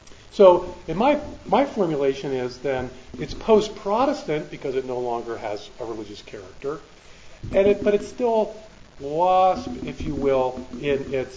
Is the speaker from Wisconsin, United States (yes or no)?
no; Baltimore, Maryland, United States; When I was a young kid growing up in Baltimore, Maryland